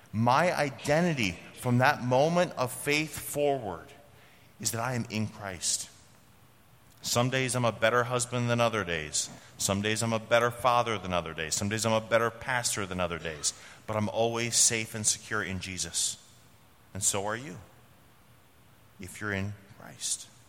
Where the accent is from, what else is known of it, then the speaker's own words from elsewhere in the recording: Vermont, United States; And so growing up in the town where Ben and Jerry's comes from